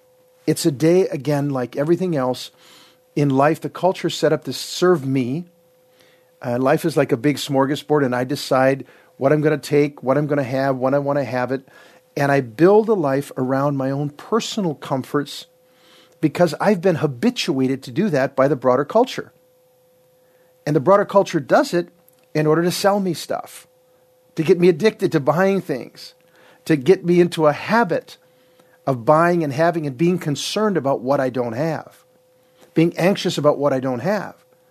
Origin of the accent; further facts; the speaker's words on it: Minnesota, United States; I remember when I was a little boy in my hometown in southern Minnesota